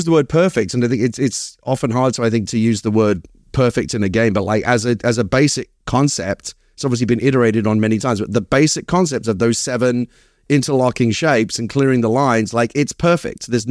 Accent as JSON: {"language": "English", "region": "London", "country": "United Kingdom", "tie": "born or raised there", "accent": "Cockney", "lives_now": "United States", "said": "I grew up in the East End of London. I was born in, I was born literally within the sound of Bow Bells in Bethnal Green, so I'm a proper Cockney."}